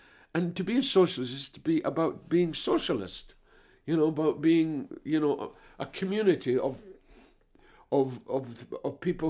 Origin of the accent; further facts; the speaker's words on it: Scotland, United Kingdom; moved away as an adult; now in London, United Kingdom; I got a grant. I came from Scotland. My mother was a widow. I got a grant. I came to London.